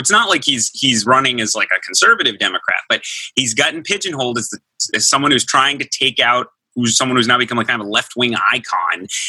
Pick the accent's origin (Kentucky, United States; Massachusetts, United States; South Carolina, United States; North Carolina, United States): Massachusetts, United States; Attleboro; I admit I'm from Attleboro, so that congressional district is close to my heart because it includes my hometown.